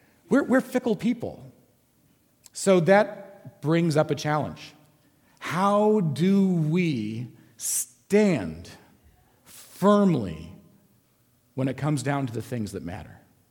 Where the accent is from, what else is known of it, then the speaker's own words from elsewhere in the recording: Illinois, United States; people saying, "You're from Chicago." I'm from Illinois. They're not the same thing, but okay.